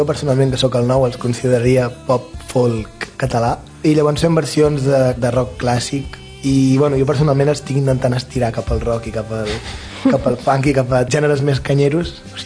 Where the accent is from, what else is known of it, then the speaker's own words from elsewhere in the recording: Vilassar, Catalonia, Spain; Tinc un grup de funk que es diuen … que bueno, som tots de Vilassar